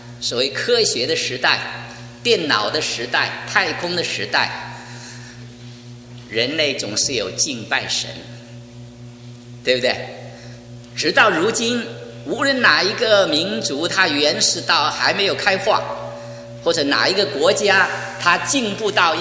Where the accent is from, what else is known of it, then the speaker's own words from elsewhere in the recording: China; 好像我们中国人旧历新年的时候大家都很乐，过端午节的时候吃粽子划龙船